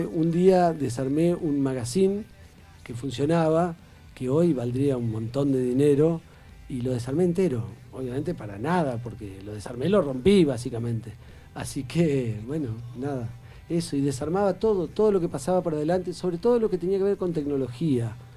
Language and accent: Spanish; Urdinarrain, Entre Ríos, Argentina; mi infancia fue en Urdinarrain, un pueblo del sur allá, una ciudad del sur de Entre Ríos, cerca de Gualeguaychú